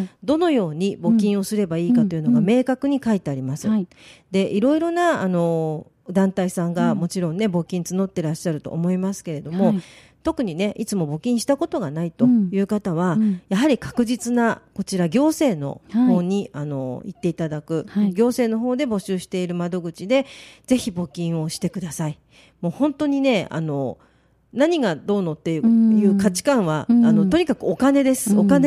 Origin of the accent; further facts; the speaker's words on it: Kumamoto, Japan; born there; 私も熊本生まれなんですね、はい、なので今熊本市内にですね親戚がいっぱい住んでるんですね、